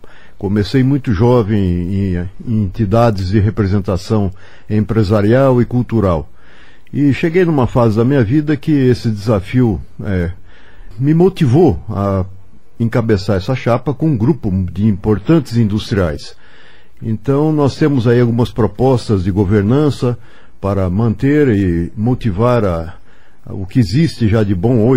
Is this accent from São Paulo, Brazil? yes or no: yes; Marília, São Paulo, Brazil; born there; now in Curitiba, Brazil; Eu nasci em Marília, sou do interior de São Paulo, mas estou em Curitiba há muito tempo, casei com uma curitibana, tenho filhos e netos, todos curitibanos. Então eu sou um paranaense, né?